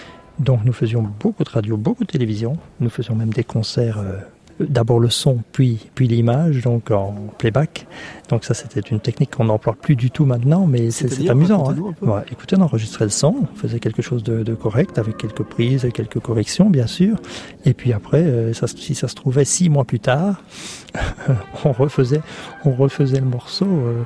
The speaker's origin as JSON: {"language": "French", "country": "Belgium", "said": "Et en fait, je suis belge"}